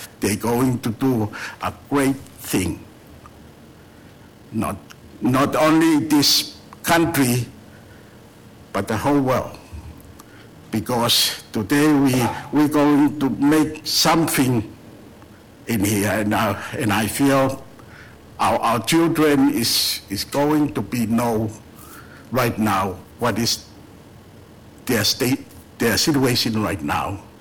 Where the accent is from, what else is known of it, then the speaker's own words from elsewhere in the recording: Tonga; English is a second language; now in United States; every time I say to someone, I come from Tonga Island, he said, where the hell is Tonga?